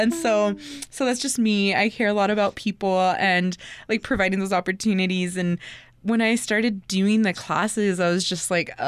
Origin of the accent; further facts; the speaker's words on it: Lovelock, Nevada, United States; also born or lived in Reno, United States; I was born in Reno, and I graduated in Pershing County High School in Lovelock, Nevada.